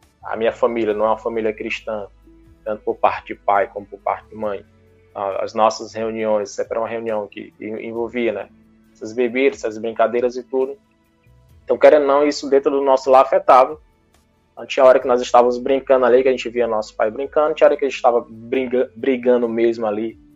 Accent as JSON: {"language": "Portuguese", "town": "Maracanaú", "region": "Ceará", "country": "Brazil", "tie": "born or raised there", "said": "sou natural aqui de Maracanaú, nascido e criado"}